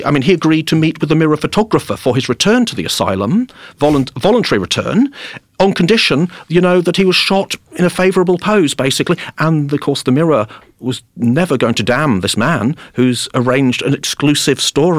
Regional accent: England, United Kingdom; I have no idea what he means by that, speaking as an Englishman myself.

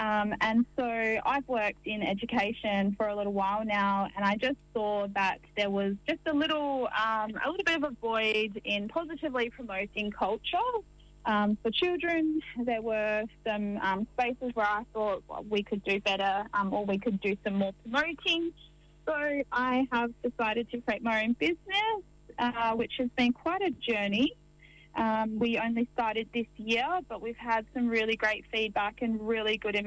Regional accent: Perth, Western Australia, Australia; So I am a Yamaji Noongar Yorga. My family are witty people. We always went through my grandmother's the maternal line. So we grew up knowing that we were Yamaji people. We're witty people from near out near Murrawar. But I have lived in Perth all my life

